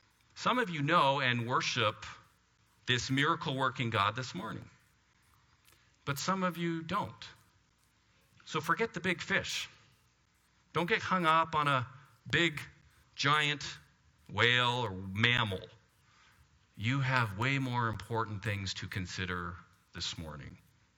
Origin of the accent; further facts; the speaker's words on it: Canada; which pains me a little bit as a Canadian to say that.